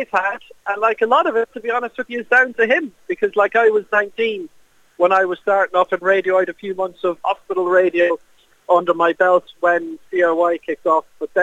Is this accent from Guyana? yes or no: no; Aglish, Munster, Ireland; I'm from Aglish, which is obviously like a stone's throw away from Yall anyway.